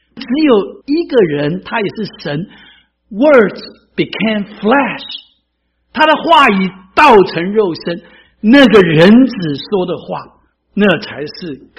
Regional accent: China; 这跟我们中国人的哲学不太一样。我们中国人说什么？眼见为凭嘛

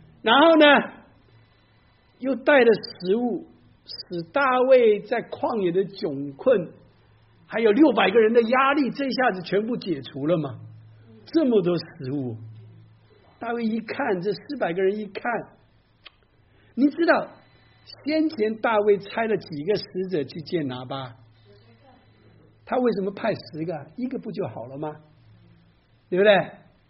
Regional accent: Taiwan; 因为我是1950年在台湾出生的，那时候生下来是没鞋子没裤子，天天打赤脚满街跑啊。

